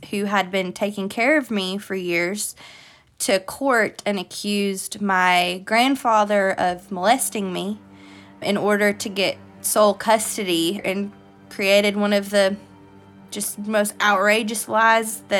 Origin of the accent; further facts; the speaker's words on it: Tennessee, United States; So she grew up in Maine, but I grew up in Tennessee, so she's lying to a bunch of people in Tennessee about stuff that happened in Maine.